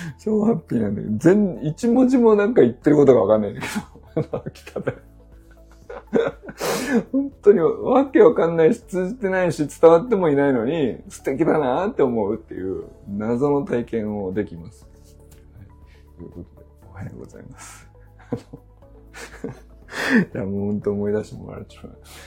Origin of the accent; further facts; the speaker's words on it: Niigata, Japan; accent: Niigata dialect; 多分新潟弁は新潟弁で、新潟帰ったら喋るんですけど